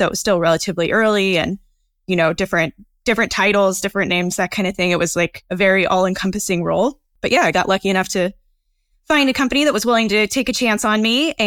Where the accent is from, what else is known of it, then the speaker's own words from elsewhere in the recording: Colorado, United States; just, you know, locally when I was living in Colorado. I grew up in Colorado.